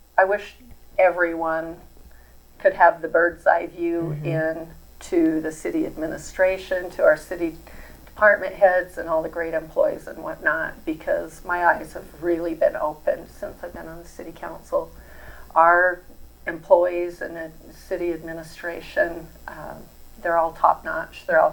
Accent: Cedar City, Utah, United States; Well, I was born and raised here in Cedar City. This is my hometown. I graduated from Cedar High and went to SUU, studied accounting.

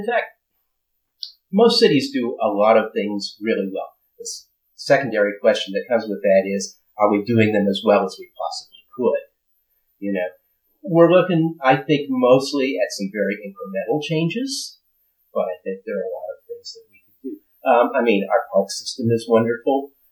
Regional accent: San Dimas, California, United States; also born or lived in Pomona; I grew up in California. I was born in Pomona, grew up in San Dimas, California, which, of course, is best known now as the home of Bill and Ted.

